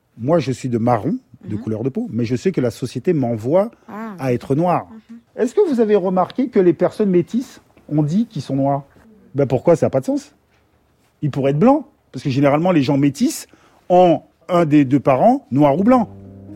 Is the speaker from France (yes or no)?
yes; Guadeloupe, France; born there; Parce que Je suis né à la Guadeloupe.